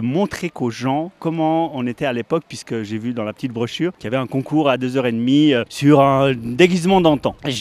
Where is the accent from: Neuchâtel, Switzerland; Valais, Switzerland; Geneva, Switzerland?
Geneva, Switzerland; Satigny; je suis de Satigny. Alors pour ceux qui ne savent pas, c'est la plus grande commune de Suisse viticole.